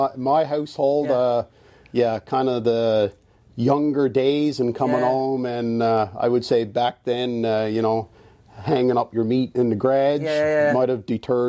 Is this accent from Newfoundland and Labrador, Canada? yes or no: yes; Newfoundland and Labrador, Canada; now in Fort McMurray, Canada; we're all from Newfoundland originally.